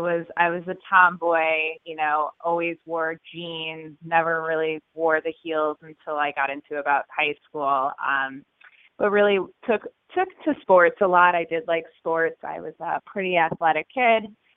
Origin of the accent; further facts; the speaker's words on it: Litchfield, Connecticut, United States; I grew up in a small town in Litchfield, Connecticut. Graduated with about 87 mm-hmm. people in my class.